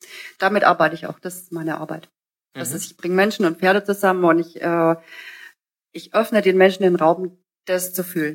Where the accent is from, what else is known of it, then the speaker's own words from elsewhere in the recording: Bad Mergentheim, Baden-Württemberg, Germany; Ich komme ja hier aus Baden-Württemberg, ich komme aus Baden-Mergentheim ursprünglich